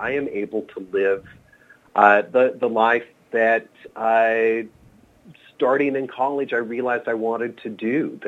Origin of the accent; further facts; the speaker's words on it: Colorado, United States; I grew up in Colorado, so always, you know, home props to the state where I came from.